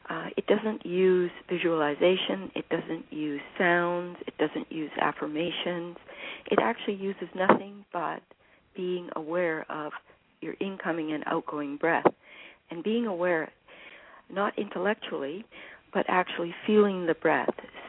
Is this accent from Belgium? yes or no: no; Canada; Well, I'm from Canada. And I actually studied art in Europe, so I'm coming from an artistic background.